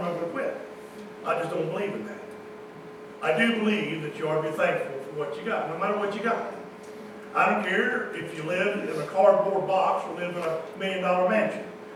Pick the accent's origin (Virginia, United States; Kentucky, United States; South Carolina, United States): Kentucky, United States; Anytime Monica and I travel, and people know we're from Kentucky.